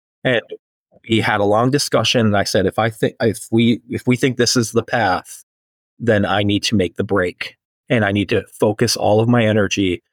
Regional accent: New England, United States; I am originally from New England.

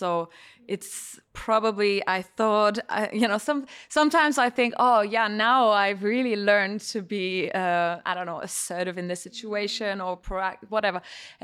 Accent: Germany; English is a second language; Because I come from Germany. So I don't need to say anything else about that.

